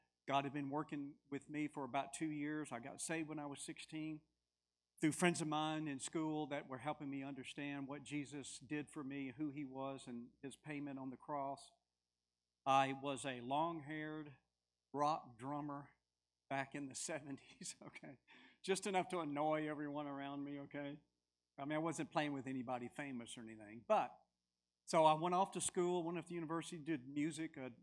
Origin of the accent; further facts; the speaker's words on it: Mississippi, United States; Even though I was born and reared in the Bible Belt, you know, we're referred to as a Bible Belt in this part of the U.S. I was raised in Mississippi. Even though that, I wasn't raised in the church. Never went to church as a child.